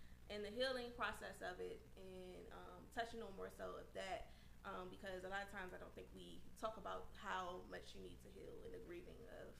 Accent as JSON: {"language": "English", "region": "Maryland", "country": "United States", "tie": "born or raised there", "also_born_or_lived": "Washington, United States", "said": "Born and raised. Born in D.C. Hospital and raised in PG County."}